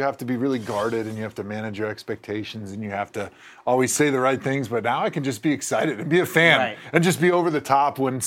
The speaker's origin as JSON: {"language": "English", "region": "Wisconsin", "country": "United States", "tie": "born or raised there", "said": "I was a Packer fan growing up in Wisconsin"}